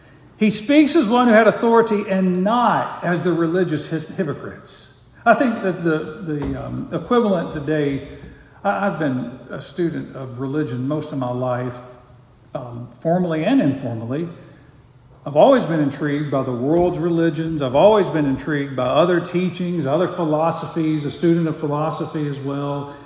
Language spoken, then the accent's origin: English; Opelika, Alabama, United States; born there; I'm a Christian. I was born in Opelika, Alabama.